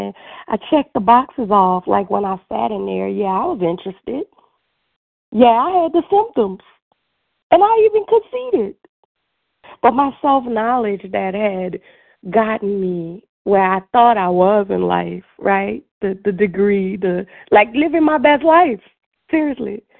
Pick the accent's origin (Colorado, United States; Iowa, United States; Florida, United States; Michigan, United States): Florida, United States; Miami; from Miami.